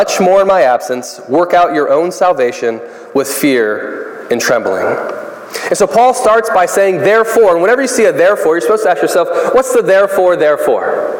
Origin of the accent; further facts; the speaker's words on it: New York, United States; I'm from New York. We have good pizza in New York.